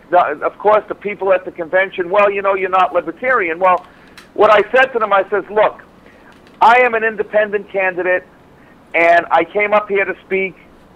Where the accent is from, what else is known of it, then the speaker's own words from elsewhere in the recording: Boston, Massachusetts, United States; born there; because I was born in Boston. I grew up a Democrat with the Kennedys. I traveled the world for 30 years.